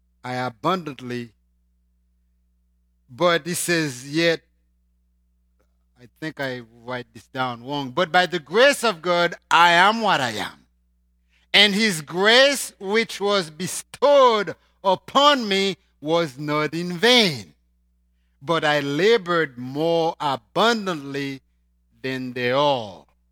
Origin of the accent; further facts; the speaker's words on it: Haiti; accent: Haitian; English is a second language; And my heavy accent, my Haitian look, my everything, my age, my non-experience. I had nothing to prove because I lived in Haiti for a long time.